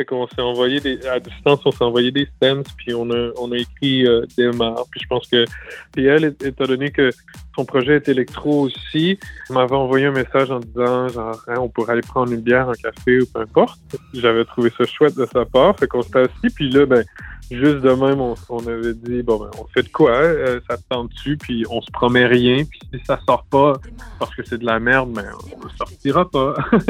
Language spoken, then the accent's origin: French; New Brunswick, Canada; province bilingue au Canada. Tu sais, donc, fait que ma langue a toujours été utile. Tu sais, c'est ma langue maternelle.